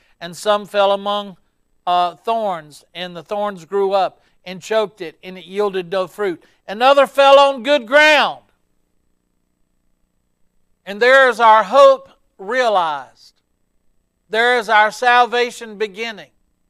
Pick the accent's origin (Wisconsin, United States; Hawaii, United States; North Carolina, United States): North Carolina, United States; Gastonia; you know it's the grace of God if He can take an old South Gastonia boy like me and call me to preach